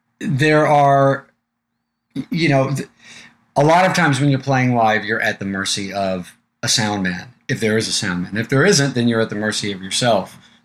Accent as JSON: {"language": "English", "town": "San Diego", "region": "California", "country": "United States", "said": "Well, so, I'm from San Diego, so."}